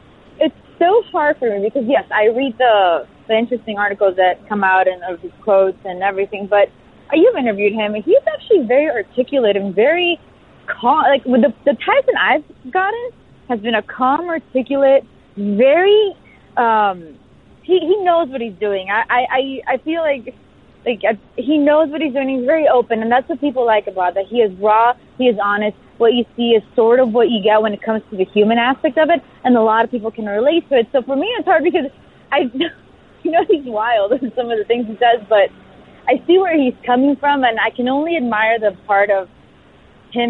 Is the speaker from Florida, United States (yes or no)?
yes; Westchester, Florida, United States; Westchester's just raw, and I'm proud of it because it's just, I don't know, I love it. It's my hometown